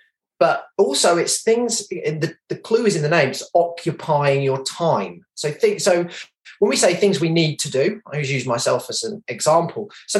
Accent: London, United Kingdom; I grew up in England, in the outskirts of London.

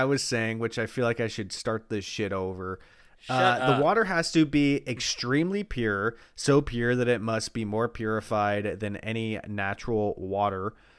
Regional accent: Eugene, Oregon, United States; also born or lived in Los Angeles; when I lived in L.A. and I worked on sets and stuff, it was like once a month someone would be like, where are you from? And I'd be like, Eugene, Oregon. And they'd be like, are there accents from Eugene, Oregon?

